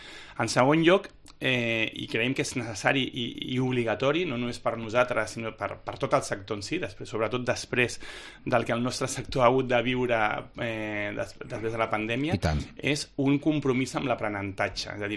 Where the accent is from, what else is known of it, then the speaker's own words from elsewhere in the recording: Barcelona, Catalonia, Spain; soc del barri de Sants